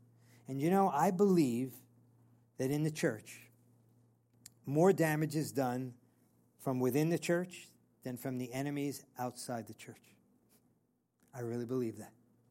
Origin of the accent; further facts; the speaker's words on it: New York, United States; even though I'm from New York, that gets me angry.